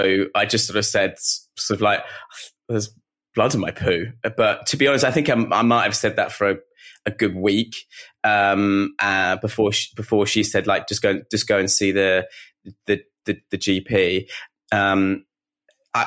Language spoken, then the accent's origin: English; South East England, United Kingdom; now in London, United Kingdom; I'm originally from Kent, and I've been living in London, probably just over 10 years, maybe even 12 years now.